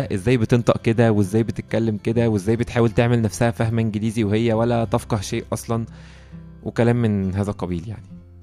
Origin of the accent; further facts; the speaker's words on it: Egypt; اشمعنى احنا كمصريين بنحب قوي ان احنا نقلل من لغتنا